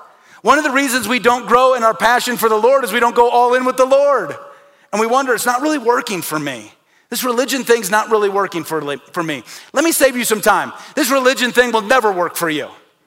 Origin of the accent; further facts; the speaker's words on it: Midwest, United States; growing up in the Midwest, about every third person is Roman Catholic.